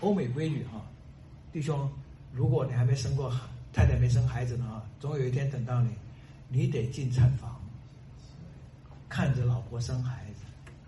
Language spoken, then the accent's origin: Chinese; Taiwan; born there; 我是台湾出生的，所以有个 … 字，这个意思是纪念我在台湾出生的。然后才知道哦，